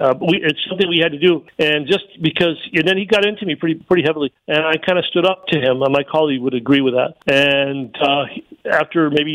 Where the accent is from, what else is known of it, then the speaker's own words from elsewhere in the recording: Santa Fe, New Mexico, United States; now in Tucson, United States; I grew up in Santa Fe.